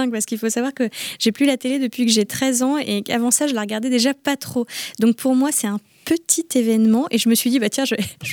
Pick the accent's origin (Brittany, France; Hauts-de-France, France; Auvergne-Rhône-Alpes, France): Brittany, France; à quel point le sujet, sans mauvais jeu de mots, est brûlant dans notre région et spécifiquement chez nous en Finistère.